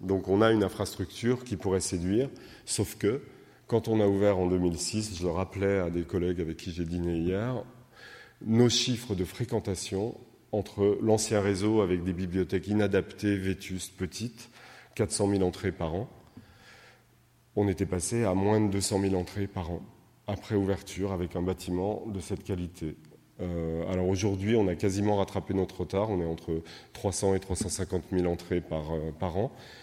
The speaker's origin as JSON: {"language": "French", "town": "Lyon", "region": "Auvergne-Rhône-Alpes", "country": "France", "said": "parce que je suis lyonnais d'origine."}